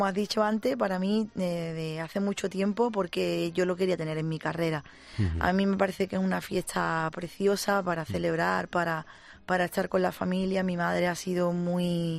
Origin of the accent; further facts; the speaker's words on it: Andalusia, Spain; verdad que en Andalucía tenemos todos mucha costumbre de, además de celebrar todo